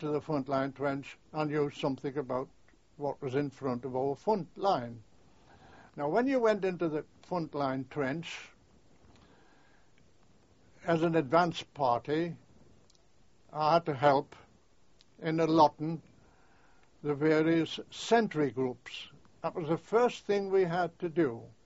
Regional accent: North East England, United Kingdom; And if you happen to meet another Northumberland, well, of course, that was your home.

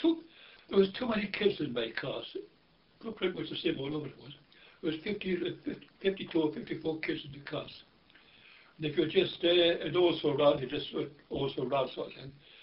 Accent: South Shields, North East England, United Kingdom; born there; And I was born in South Shields, County Durham. And I lived on a street called Parford Street. And I went to St. Bede's School. Then we got transferred to a council house in Thames Lane, Dean's Estate, 35

